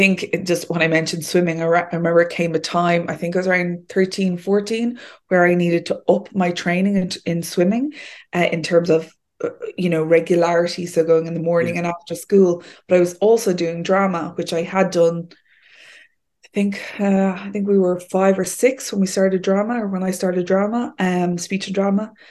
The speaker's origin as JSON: {"language": "English", "town": "Leixlip", "region": "Kildare", "country": "Ireland", "tie": "born or raised there", "said": "So I grew up in County Kildare, in Leixlip, which, as you know, is landlocked. It's not exactly on the coast. It's not by the sea."}